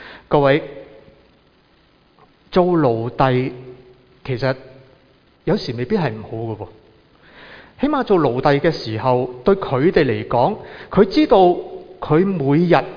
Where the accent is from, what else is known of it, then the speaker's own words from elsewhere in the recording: Hong Kong; 我們香港人做錯什麼呢？